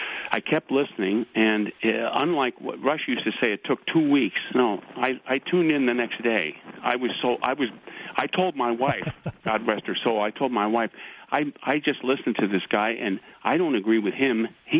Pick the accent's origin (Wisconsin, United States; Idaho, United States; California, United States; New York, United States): California, United States; I grew up in California.